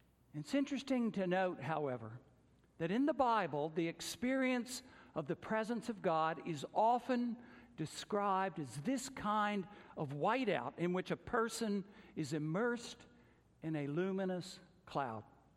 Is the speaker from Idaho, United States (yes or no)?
no; Atlanta, Georgia, United States; Contrary to what some people think, growing up in Atlanta, we occasionally had snow.